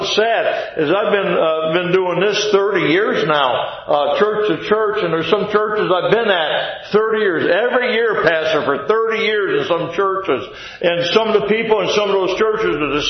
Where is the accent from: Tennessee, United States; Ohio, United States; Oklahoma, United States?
Ohio, United States; Jefferson; We had the East Dam and the West Dam, where I grew up in Jefferson, Ohio. It's a small community